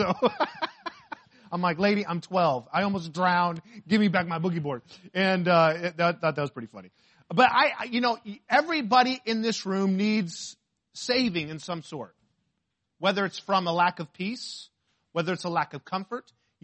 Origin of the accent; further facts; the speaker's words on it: Arizona, United States; And I'm from Arizona, and so I wasn't used to, the ocean.